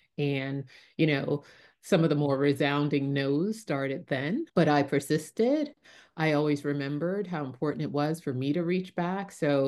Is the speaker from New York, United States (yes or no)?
yes; New York City, New York, United States; Specifically, I am a native New Yorker. I was born and raised in Harlem. I actually still reside in Harlem.